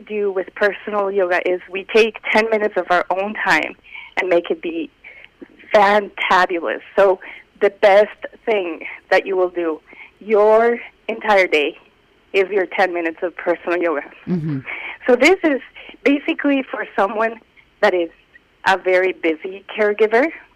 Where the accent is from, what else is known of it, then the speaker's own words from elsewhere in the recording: Colombia; So I am originally from South America, Colombia.